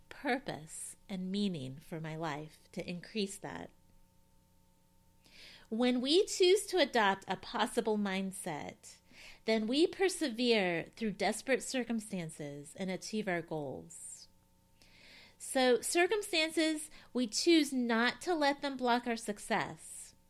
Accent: Knoxville, Tennessee, United States; my family being from Cyprus. I had a college roommate from Cyprus, and I grew up here in Knoxville, Tennessee. I was first generation.

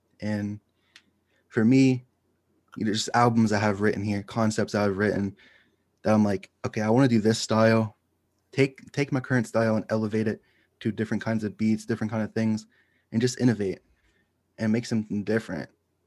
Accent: Pittsburgh, Pennsylvania, United States; And I'm from Pittsburgh, by the way.

